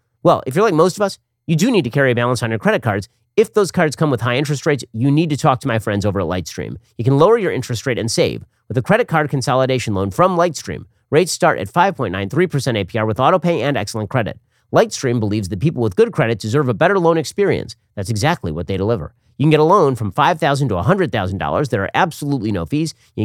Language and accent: English; Florida, United States; Governor Ron DeSantis of my home state of Florida